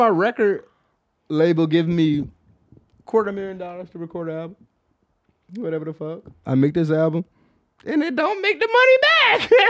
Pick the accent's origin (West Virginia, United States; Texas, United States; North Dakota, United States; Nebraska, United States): Texas, United States; as a motherfucker born and raised in Texas.